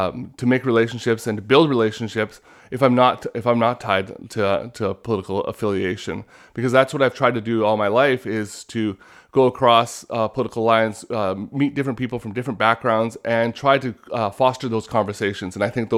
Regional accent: Vancouver, British Columbia, Canada; I've been born and raised in Vancouver. I've lived in the Musqueam community all my life, which is located at in South Vancouver near the mouth of the Fraser River. I was raised in that neighborhood. I went to Southlands

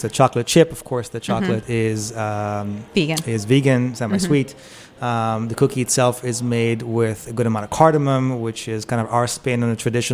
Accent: Netanya, Central District, Israel; My parents used to take me to this pool outside of Netanya, which is named the city I grew up in Israel.

